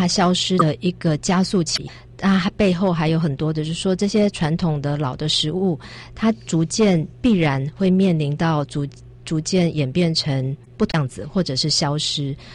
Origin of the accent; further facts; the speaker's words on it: Taiwan; 也就是我们台湾人来说的话比较适口的一个味道